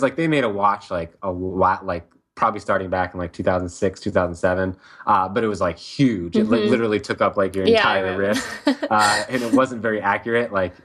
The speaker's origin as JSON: {"language": "English", "region": "Maine", "country": "United States", "tie": "born or raised there", "said": "I grew up in Maine, and okay."}